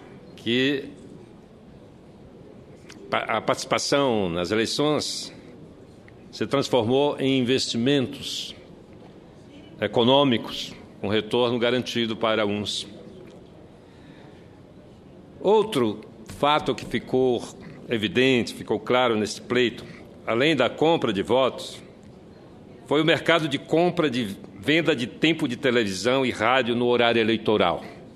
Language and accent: Portuguese; Amapá, Brazil; em especial lá do meu estado, do Amapá